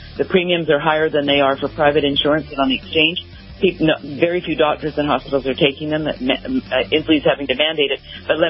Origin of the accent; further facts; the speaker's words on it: Canada; moved away as an adult; now in United States; I'm an immigrant. I'm from Canada. As you know, I grew up under government health care. I'm an economist.